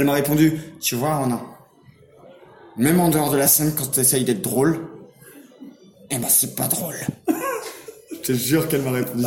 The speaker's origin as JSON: {"language": "French", "region": "Brittany", "country": "France", "said": "je suis breton."}